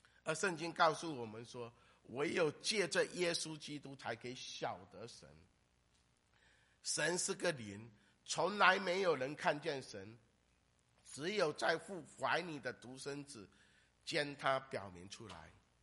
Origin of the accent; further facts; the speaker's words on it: Fujian, China; 我是福建人， 我们福建是一个叫做众神狂欢的地方，包括老鼠蛇都会被当作神来崇拜，树长大多多几年都当成树神在那边敬拜，